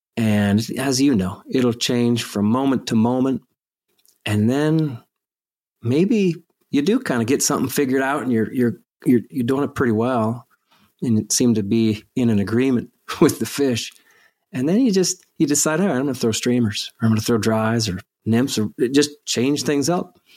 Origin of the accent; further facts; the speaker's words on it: Pennsylvania, United States; now in Central Pennsylvania, United States; I grew up in Western PA with stocked streams. So the fishing season was way shorter. But for me now, in Central PA, the fishing opportunities never stop.